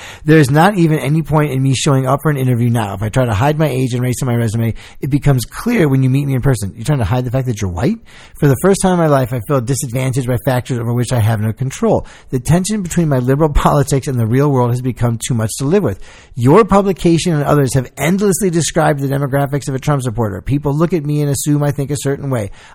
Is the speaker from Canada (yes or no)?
no; England, United Kingdom; now in United States; I'm a British by birth and naturalized American. I grew up in England, appreciating the free medical care and education I received.